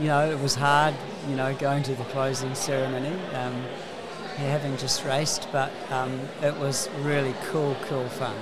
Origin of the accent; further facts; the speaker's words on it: Waikato, New Zealand; now in Whitianga, New Zealand; originally I'm from the Waikato, but now I'm from Whitianga in the Coromandel, a beautiful place.